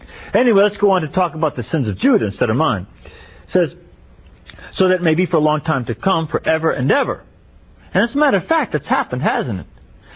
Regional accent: Chicago, Illinois, United States; It's like some people I know when they drive in Chicago, my hometown.

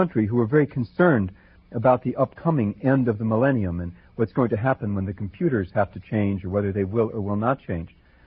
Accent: New Jersey, United States; I was raised in New Jersey, and this song was very popular up there.

